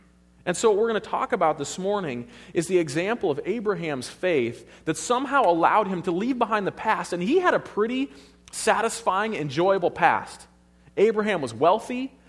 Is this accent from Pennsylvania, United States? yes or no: no; Wisconsin, United States; I grew up in Wisconsin, and when I see snow like what we saw last weekend, to me, that's just normal.